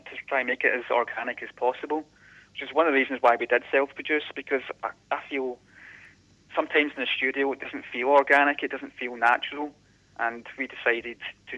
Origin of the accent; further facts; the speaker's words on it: Scotland, United Kingdom; I am Scottish, yes. Well, the band started in Glasgow, just outside Glasgow, with me and my childhood friend.